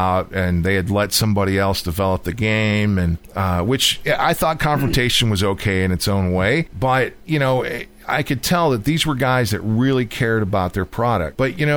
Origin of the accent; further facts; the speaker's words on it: London, Ontario, Canada; now in United States; You know, I've got friends that I have here in my hometown. Of course, I don't live in London, Ontario, Canada, but I live in the South, the Southern United States, somewhere in the Bluegrass State.